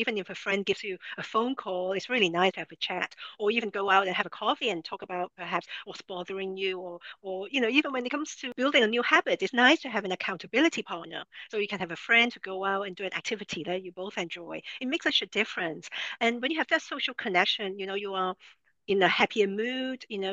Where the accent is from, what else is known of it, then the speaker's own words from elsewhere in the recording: London, United Kingdom; moved away as an adult; also born or lived in New York / Los Angeles; now in Miami, United States; Because, you know, I moved from London. That's where I grew up. And then I moved to New York to do my master's. And then from there, I went to LA. And now I'm in Miami.